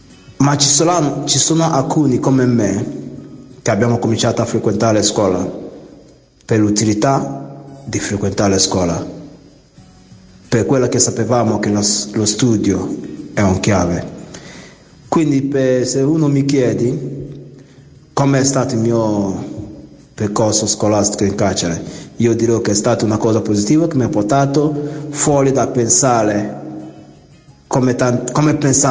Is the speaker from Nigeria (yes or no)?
yes; Nigeria; Italian is a second language; vengo da Biafra